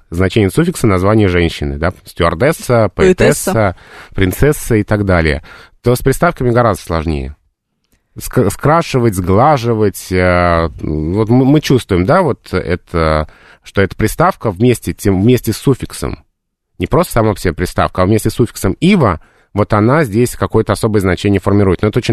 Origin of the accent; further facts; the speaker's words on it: Moscow, Russia; я из Москвы, я родился в Москве, и никто из моей семьи никогда не жил в Петербурге, но я тоже говорю «дверь».